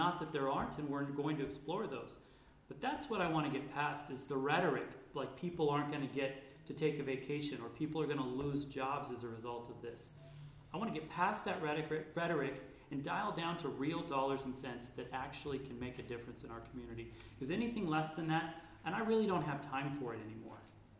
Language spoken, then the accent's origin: English; Oregon, United States; I grew up in the Illinois Valley. I spent a lot of time in the Tequilma area as a kid.